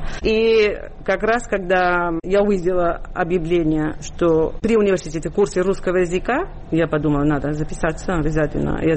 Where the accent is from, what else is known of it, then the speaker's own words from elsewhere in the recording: Sabadell, Catalonia, Spain; И я детство провела в Сабаделе, и уже подростком стала приезжать очень часто все выходные практически в Барселону